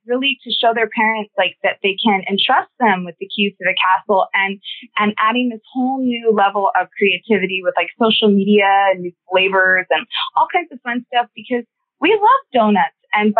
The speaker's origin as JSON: {"language": "English", "region": "Hawaii", "country": "United States", "tie": "born or raised there", "also_born_or_lived": "California", "said": "I was born in Hawaii and then grew up back and forth between California and Hawaii"}